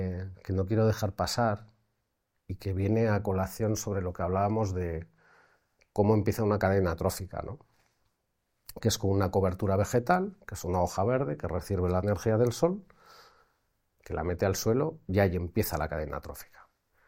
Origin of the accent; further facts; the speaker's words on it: Basque Country, Spain; Yo que soy de País Vasco, por ejemplo, País Vasco, Cataluña, mucha industrialización, mucha industria, el metal y demás.